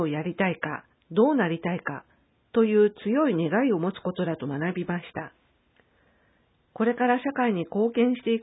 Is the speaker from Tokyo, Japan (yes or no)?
no; Hagi, Yamaguchi, Japan; この萩市で生まれ育った私たちが